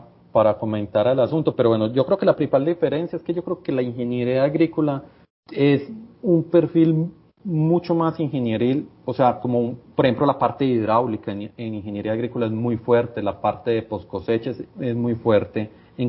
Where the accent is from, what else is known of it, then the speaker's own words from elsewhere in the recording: Medellín, Antioquia, Colombia; Pues yo soy de Medellín, nací y crecí en Medellín, sin embargo, pues toda la familia de mi papá es de Entre Ríos, entonces pues, yo pasaba mucho mis vacaciones allá, en Entre Ríos, en Santa Rosa de Osos, entonces siempre he estado como muy ligado al norte cercano